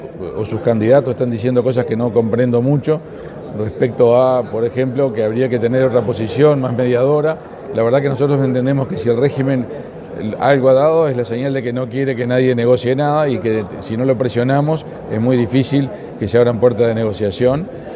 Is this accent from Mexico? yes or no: no; Uruguay; eso lo sabemos nosotros como uruguayos, eso lo sabe cualquier país